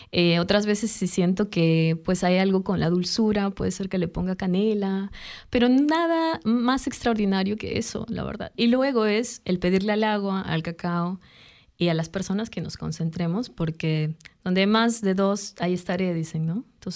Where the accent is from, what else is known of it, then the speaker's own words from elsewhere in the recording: Peru; moved away as an adult; now in Denmark; valoré mucho más de donde soy desde que estoy fuera de mi país.